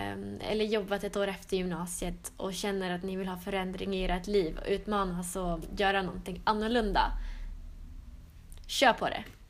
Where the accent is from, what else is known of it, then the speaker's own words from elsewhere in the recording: Norrland, Sweden; Jag kommer från Norrland.